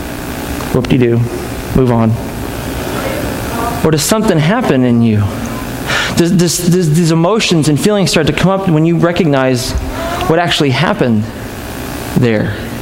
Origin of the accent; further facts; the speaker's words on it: Illinois, United States; We're from Illinois, so we never went.